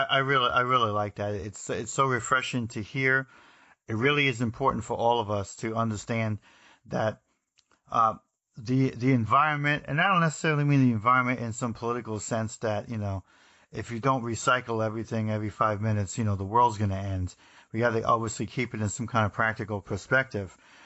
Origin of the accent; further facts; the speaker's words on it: New Jersey, United States; I had parents that were very cosmopolitan in terms of making sure I went to New York, because I'm from New Jersey, to see some of the greatest museums on earth